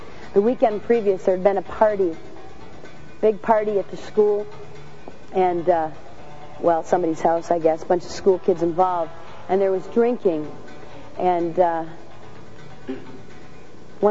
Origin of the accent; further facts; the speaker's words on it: Grand Rapids, Michigan, United States; And of all the girls I grew up with in Grand Rapids, Michigan, there's one girl, one I still talk to today